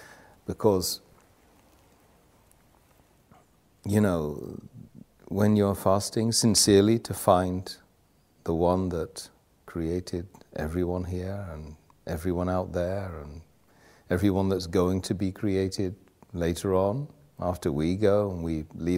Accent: United Kingdom; Catholic people like me growing up in Britain

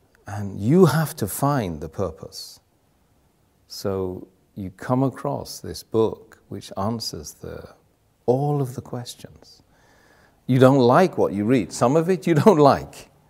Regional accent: United Kingdom; Catholic people like me growing up in Britain

